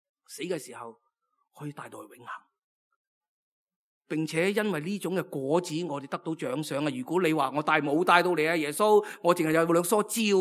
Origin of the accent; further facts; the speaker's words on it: Guangdong, China; accent: Cantonese; 镇静的相反词是我们广东话的腾鸡